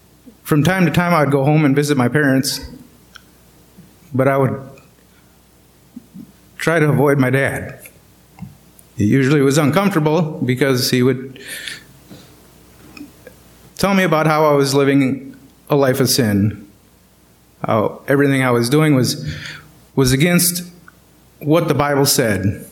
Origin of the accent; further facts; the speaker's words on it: Prairie du Chien, Wisconsin, United States; I was born and raised in Prairie du Chien.